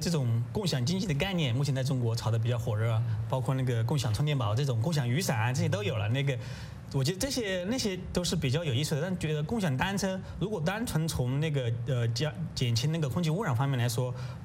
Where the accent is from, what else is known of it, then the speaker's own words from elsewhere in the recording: United States; 啊，其实和我们美国人做的那个中国其实也都在做了